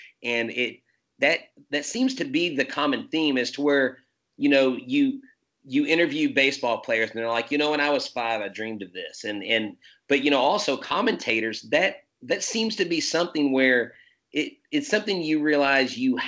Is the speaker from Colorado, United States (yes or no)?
no; Houston, Texas, United States; Of course, growing up in Houston, I was glued to the TV watching the Houston Astros